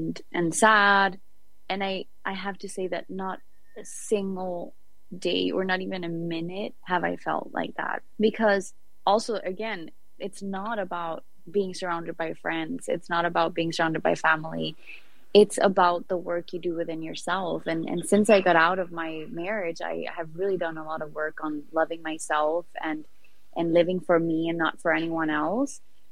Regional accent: Sweden; From Sweden. So I'm very far away from home.

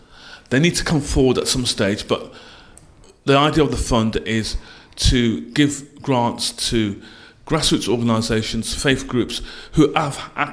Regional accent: Wolverhampton, West Midlands, United Kingdom; She's from Wolverhampton, my hometown.

